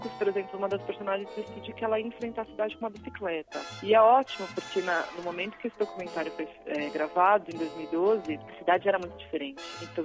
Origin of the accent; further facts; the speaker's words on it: Brazil; É engraçado, a gente como brasileiro, né?